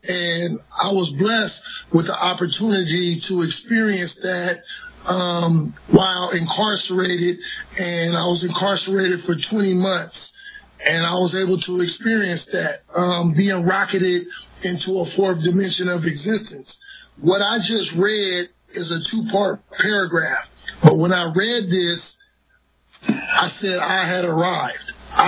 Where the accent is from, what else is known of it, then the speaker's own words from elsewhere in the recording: Vallejo, California, United States; now in Sacramento, United States; I was born and raised in Vallejo and lived there for 31 years before, migrating to, Sacramento